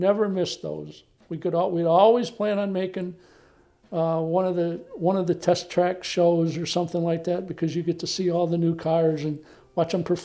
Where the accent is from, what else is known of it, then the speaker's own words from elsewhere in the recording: Lansing, Michigan, United States; And I grew up in Lansing